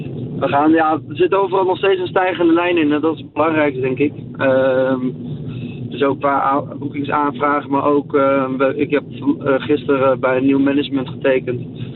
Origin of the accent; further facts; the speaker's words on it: Zwolle, Overijssel, Netherlands; Ik ben 26 jaar, kom uit Zwolle.